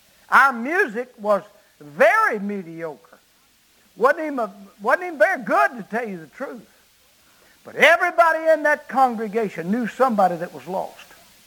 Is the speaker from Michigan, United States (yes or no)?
no; Arkansas, United States; I called Ben Bracken, a photographer from my hometown, who was a layman preacher, had never pastored. All he did was preach revivals, and usually right around in Ouachita County where he could drive to them.